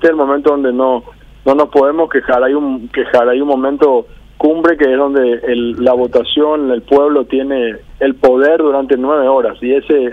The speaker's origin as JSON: {"language": "Spanish", "country": "Paraguay", "said": "lo que pasa en Paraguay, acá, en mi país"}